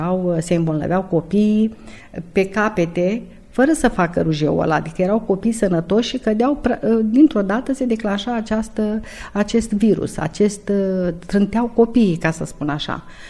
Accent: Galați, Galați County, Romania; now in Bacău, Romania; că eu sunt gălățeancă, dar ne-am mutat în Bacău și stăm în Bacău din 1986.

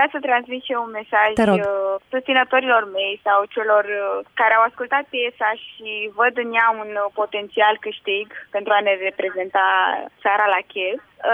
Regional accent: Romania; noi ne reprezentăm țara, suntem români

